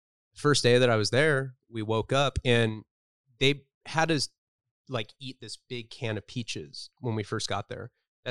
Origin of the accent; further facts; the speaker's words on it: Santa Barbara, California, United States; I grew up in Santa Barbara, California.